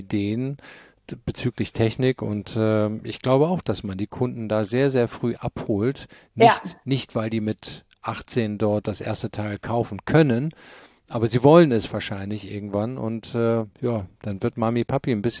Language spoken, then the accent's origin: German; Germany; berichte ich jetzt mal als Deutscher